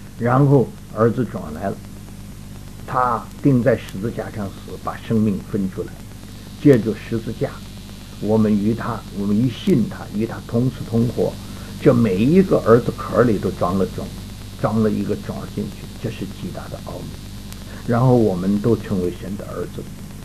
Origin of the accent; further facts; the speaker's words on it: China; 要光宗耀祖嘛，啊，我们中国人都说了啊